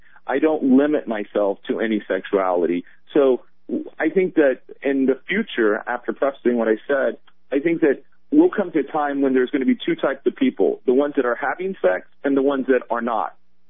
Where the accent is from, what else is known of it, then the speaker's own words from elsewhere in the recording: Melbourne, Florida, United States; When I say I'm from Melbourne, they're like, oh, really, mate? And I'm like, not down under.